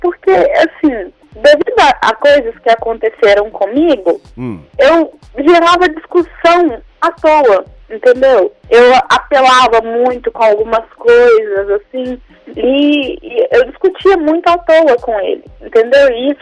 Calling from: Belo Horizonte, Minas Gerais, Brazil; Belo Horizonte.

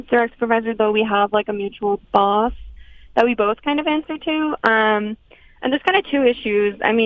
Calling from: Los Angeles, California, United States; I'm calling from L.A.

